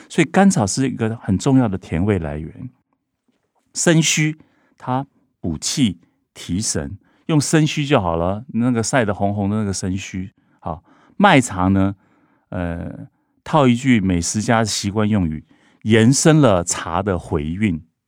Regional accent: northern Taiwan, Taiwan; 我们北部人没那么讲究，哎，我这样讲好像有点诋毁北部人。我们比较方便。好，我回到台北

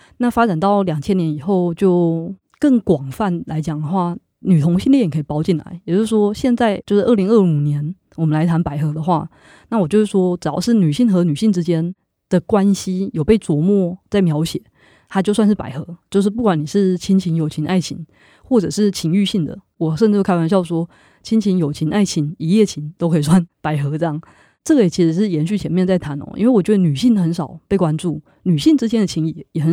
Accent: Taiwan; 我是1984年出生的，我小时候是读国立编译馆的课本长大的嘛。

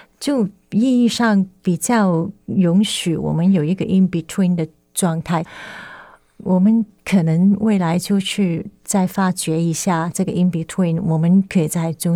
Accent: Hong Kong; also born or lived in England; 因为我在香港出生，我爸也在香港出生嘛，我就觉得自己的根一直就扎在香港。

